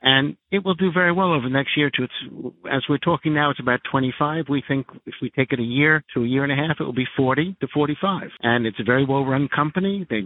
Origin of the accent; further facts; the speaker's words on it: New York, United States; As a New Yorker, I like to buy wholesale, not retail.